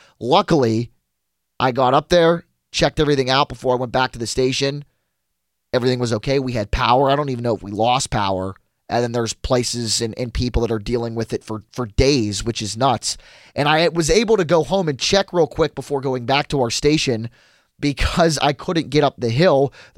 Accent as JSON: {"language": "English", "town": "South Hills", "region": "Pennsylvania", "country": "United States", "tie": "born or raised there", "said": "I grew up in, you know, I went to Baldwin, I grew up in the South Hills, and Fiore's in Brookline."}